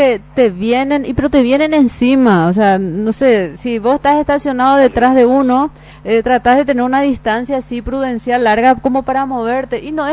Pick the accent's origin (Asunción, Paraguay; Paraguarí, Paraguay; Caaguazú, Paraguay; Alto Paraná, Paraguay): Asunción, Paraguay; Que pagamos nuestros impuestos, que somos asuncenos.